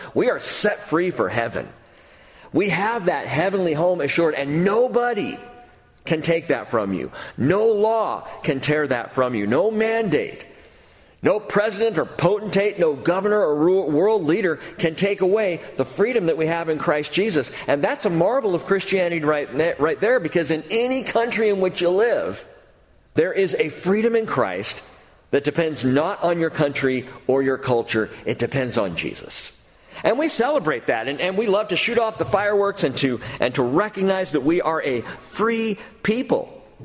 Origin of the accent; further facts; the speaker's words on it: California, United States; I grew up in Southern California. Sun was out all the time.